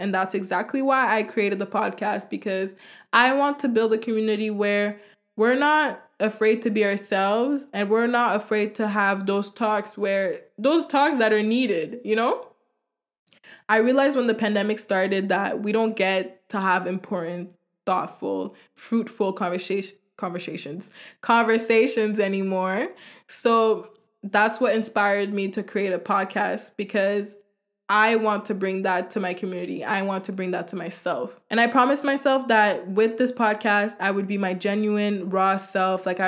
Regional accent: Montreal, Quebec, Canada; if you want to be hood with it or whatever. I'm 22. I'm from Montreal.

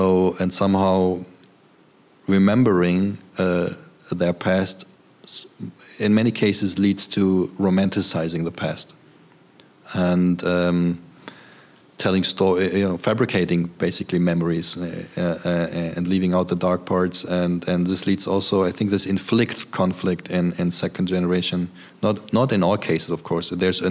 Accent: Germany; also born or lived in Turkey; But most of them were either very small when they came to Germany like me, or they were born there.

